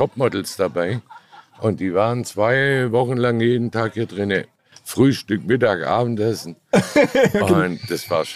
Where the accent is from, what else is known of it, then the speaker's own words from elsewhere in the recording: Baden-Württemberg, Germany; Ich bin Schwabe.